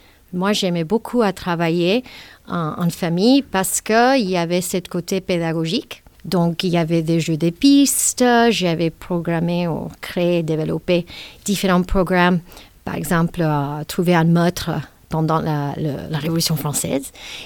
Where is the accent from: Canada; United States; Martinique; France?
United States; comme je suis américaine